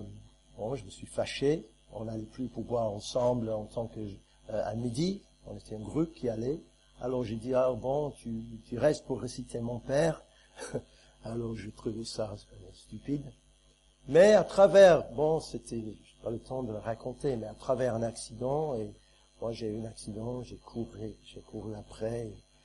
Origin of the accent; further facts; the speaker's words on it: England, United Kingdom; French is a second language; Je suis anglais et je viens d'une famille près de Londres. C'est là où on vivait et je pas du tout chrétien, rien.